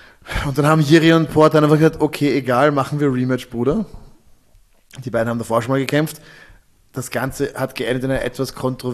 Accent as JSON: {"language": "German", "country": "Austria", "said": "als Österreicher natürlich kann man das jetzt ein bisschen hämisch auch sehen."}